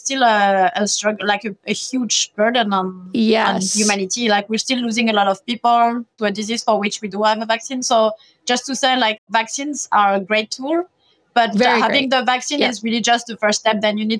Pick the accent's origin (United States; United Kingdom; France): France; English is a second language; So I'm French, as you got from the introduction and from my accent, maybe.